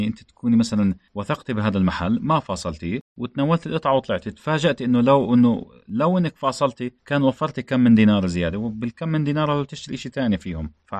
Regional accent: Jordan; هي عندنا بالأردن زي حسنة

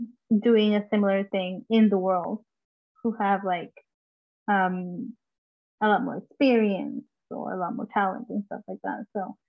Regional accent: Costa Rica; someone won't know exactly where I'm from, just when I say I'm from Costa Rica.

